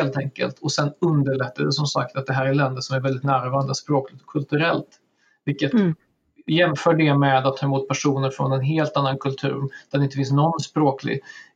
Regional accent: Sweden; Det är det som förvånar mig som svensk, liksom i bemärkelsen att det är den svenska offentligheten jag följer och som jag deltar i.

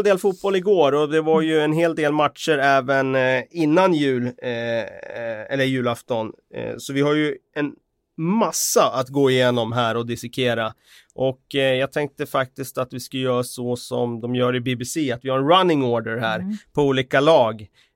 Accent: Västerås, Västmanland County, Sweden; Och då tänkte jag att när man ändå är hemma i stan, det är inte så ofta.

